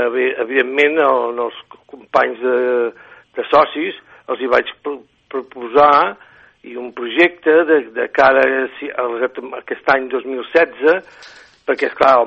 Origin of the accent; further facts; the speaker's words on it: Calella, Catalonia, Spain; soc fill de Calella